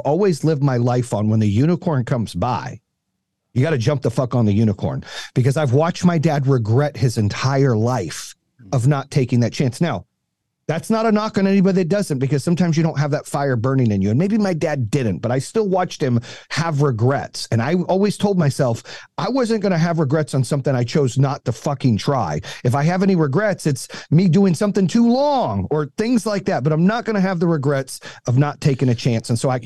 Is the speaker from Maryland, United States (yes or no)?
no; Phoenix, Arizona, United States; And it's kind of where I grew up in Phoenix, right? I grew up with all of my homies and essays there. Like, that was my fucking home.